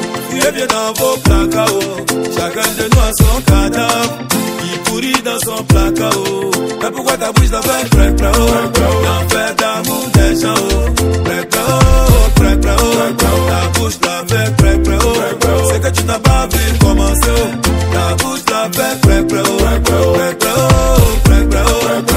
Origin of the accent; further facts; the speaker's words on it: Côte d’Ivoire; Même chez nous en Côte d'Ivoire, oh.